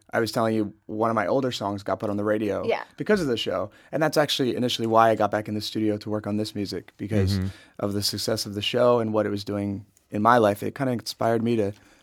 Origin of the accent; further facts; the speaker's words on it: East Coast, United States; I'm from the East Coast originally, so I'll have a lot of people in Jersey who will come up to the city and see me play.